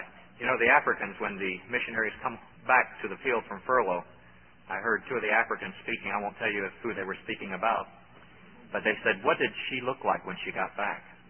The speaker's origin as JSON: {"language": "English", "region": "Ohio", "country": "United States", "tie": "born there", "said": "I was born in Ohio and came south and found a lovely southern bride"}